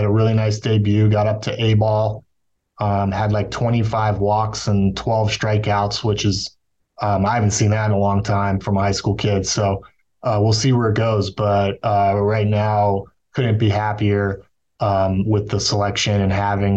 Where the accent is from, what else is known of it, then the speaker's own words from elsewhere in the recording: Virginia, United States; I'm also from the region. I grew up in Northern Virginia before the Nationals existed.